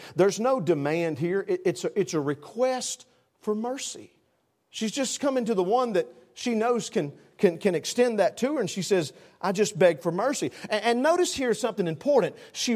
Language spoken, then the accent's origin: English; the South, United States; Now, y'all, when I say, hey, I'm from the South, I say y'all, okay?